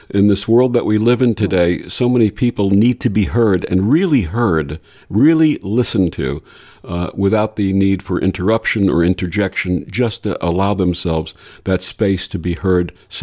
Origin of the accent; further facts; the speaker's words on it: Brooklyn, New York, United States; Growing up in Brooklyn, New York in the 1950s and 1960s, I enjoyed it when our school would take us on trips to farms in New Jersey